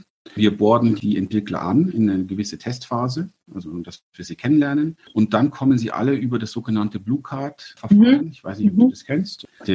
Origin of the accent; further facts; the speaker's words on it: Amberg, Bavaria, Germany; moved away as an adult; also born or lived in Belgium / Paris; also ich bin gebürtig aus Amberg, ja, also ich geboren, genau. Und ich bin ja mit 18 schon von hier weggezogen und war faktisch länger weg, als ich tatsächlich hier war in der Region